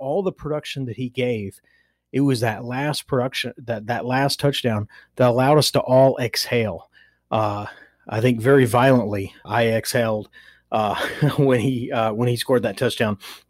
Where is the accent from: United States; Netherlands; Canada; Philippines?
United States; Nashville, Tennessee; And he played in Nashville, so, and I'm from Nashville, so I'd heard of him sort of ahead of time.